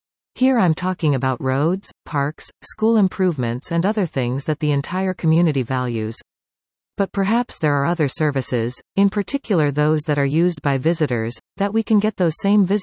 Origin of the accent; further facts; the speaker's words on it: Canada; I'm a Canadian.